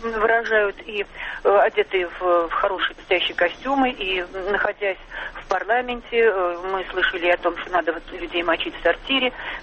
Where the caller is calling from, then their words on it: Moscow, Russia; Я из Москвы вам звоню.